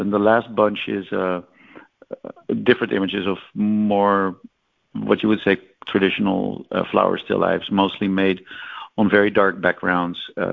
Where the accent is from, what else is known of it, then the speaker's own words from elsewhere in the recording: Netherlands; because it's tulips and I'm from Holland